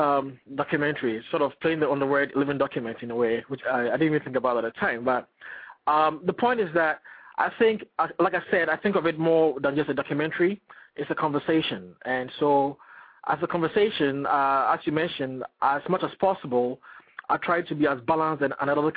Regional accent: Ghana; And I personally identify myself as Ghanaian because it's very simple for me, since I'm not a U.S. citizen.

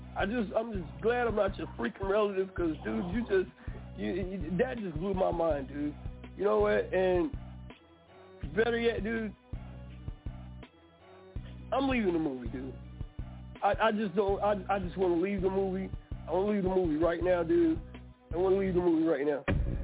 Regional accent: North Carolina, United States; I said, I'm from the North Carolinas.

